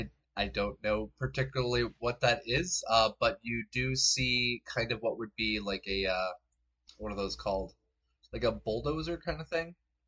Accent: Chicago, Illinois, United States; I'm from Chicago, we have a billion of them.

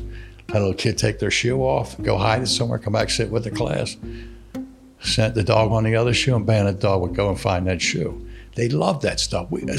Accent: Philadelphia, Pennsylvania, United States; I said, I'm from Philadelphia.

